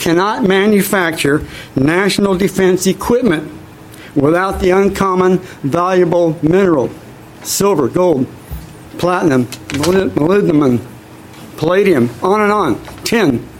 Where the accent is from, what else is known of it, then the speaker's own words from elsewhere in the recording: University Place, Washington, United States; I'm from University Place. I've been a fly fisherman since 1947.